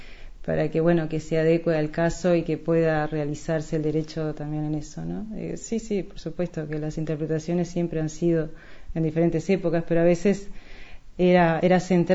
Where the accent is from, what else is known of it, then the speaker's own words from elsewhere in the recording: Paysandú, Uruguay; also born or lived in Colonia del Sacramento / Montevideo; Nací en Colonia de Sacramento, en ciudad de Colonia. Viví en Montevideo muy poquito tiempo y después fuimos a vivir a Paysandú, donde cursé mis estudios primarios y secundarios en Paysandú.